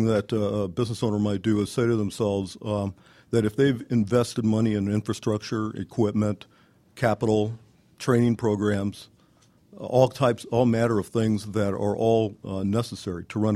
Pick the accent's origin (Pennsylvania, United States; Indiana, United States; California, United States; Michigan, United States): California, United States; moved away as an adult; now in Gwinnett County, United States; Okay, so I'm originally from California. Pretty much all my career in California was as a financial division controller guy. Had about 10 years of experience in California. Had an opportunity to move to Gwinnett County in 1991